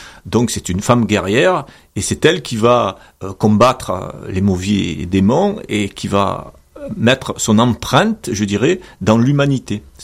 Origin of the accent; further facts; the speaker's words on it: Manosque, Provence-Alpes-Côte d'Azur, France; Oui, sans oublier mes racines, hein, puisque moi, je suis originaire de Manosque.